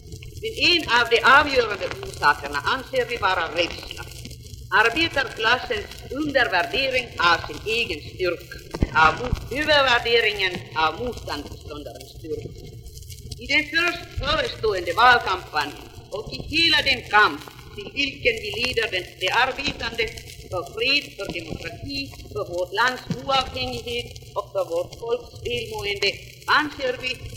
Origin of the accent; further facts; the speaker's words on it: Finland; också hos oss hemma i Finland som det har